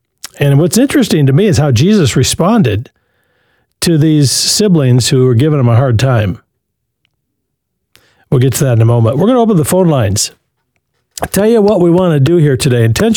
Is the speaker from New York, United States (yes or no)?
no; Michigan, United States; moved away; I grew up in, I'm in Pima County in Arizona. I grew up in Jackson County in Michigan.